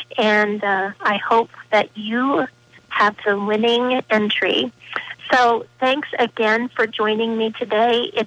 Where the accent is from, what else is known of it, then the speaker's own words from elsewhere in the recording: South Dakota, United States; I grew up in South Dakota, like I said, and people grow a lot of wheat there.